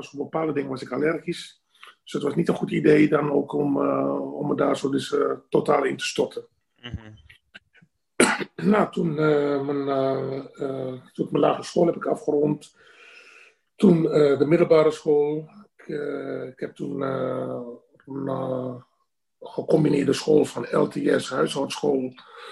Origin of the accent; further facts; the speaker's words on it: Netherlands; ik ben al heel wat jaren in Nederland. Ik ben eigenlijk, ik ga bijna zeggen, ik ben in Nederland opgegroeid. Want ik was als klein jongetje, kwam ik naar Nederland toe. Een jaar of 3, 4 was.